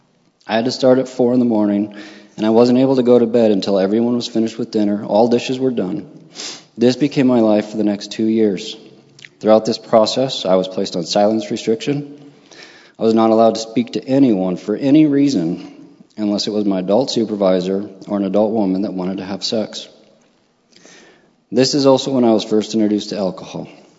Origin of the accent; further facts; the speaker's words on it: Salt Lake City, Utah, United States; born there; I was born in December 1978 in Salt Lake City. At the time, my mother was traveling from California to Michigan.